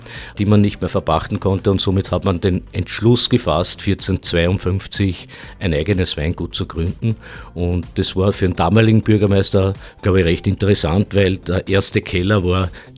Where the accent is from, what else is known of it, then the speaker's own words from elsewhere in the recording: Joching, Lower Austria, Austria; ich bin aus Joching in der Wachau.